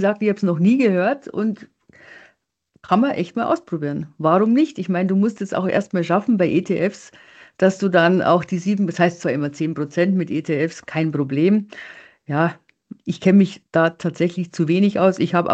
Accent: Bavaria, Germany; bei uns in Bayern

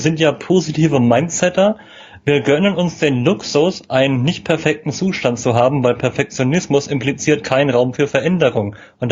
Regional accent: Berlin, Germany; man eckt da als Berliner manchmal

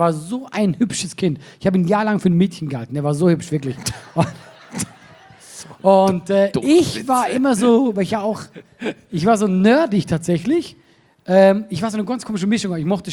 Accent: Solothurn, Switzerland; Bei uns in Solothurn, das ist unsere Stadt, wo ich herkomme

